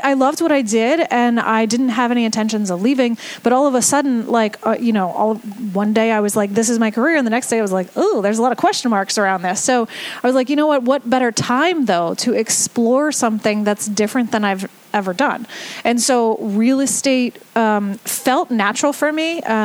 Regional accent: Maryland, United States; I grew up in Maryland. I grew up in Howard County, and I started working here shortly after college.

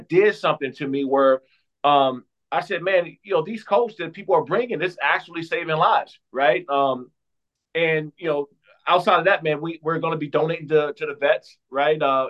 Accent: Maryland, United States; I grew up here in Prince George's County, right? I'm going to say Prince George's County with us. We spent some time being homeless. We lost our home to a fire.

